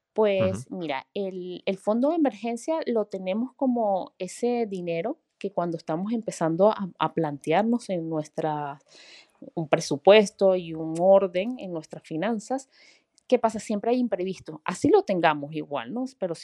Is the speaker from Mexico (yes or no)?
no; Venezuela; como venezolana viví en Venezuela tuvimos varios episodios